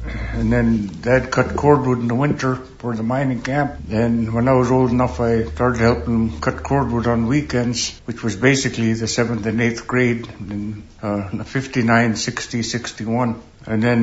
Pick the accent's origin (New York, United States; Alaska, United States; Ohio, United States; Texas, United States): Alaska, United States; Nyac; I grew up in Nyack, Alaska.